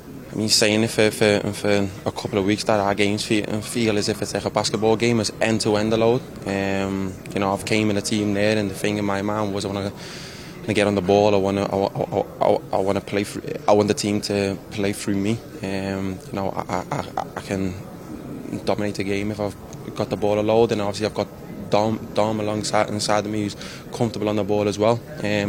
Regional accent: Liverpool, North West England, United Kingdom; I'm a Scouser

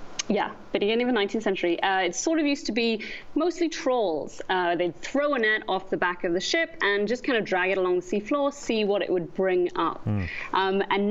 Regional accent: Trinidad & Tobago; I'm from Trinidad and Tobago

